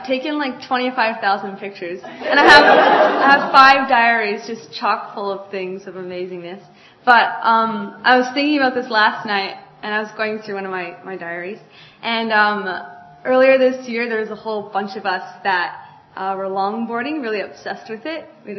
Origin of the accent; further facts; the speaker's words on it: Canada; I'm from Canada.